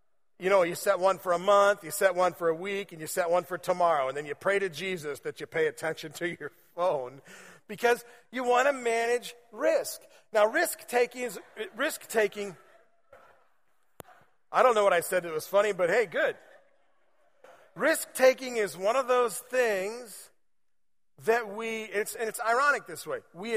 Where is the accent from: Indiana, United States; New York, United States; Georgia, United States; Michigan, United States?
Indiana, United States; I grew up in Indiana, and so I'm pretty redneck.